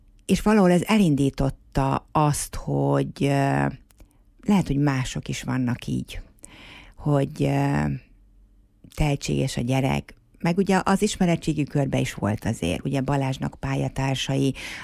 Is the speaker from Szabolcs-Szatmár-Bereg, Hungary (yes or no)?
no; Miskolc, Borsod-Abaúj-Zemplén, Hungary; De ha már befutott művészek és miskolciak vagyunk, akkor kössük őket Miskolchoz.